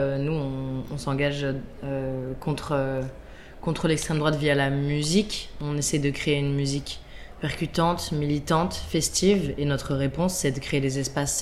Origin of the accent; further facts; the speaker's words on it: Île-de-France, France; Moi aussi, j'ai grandi en banlieue, mais proche Paris.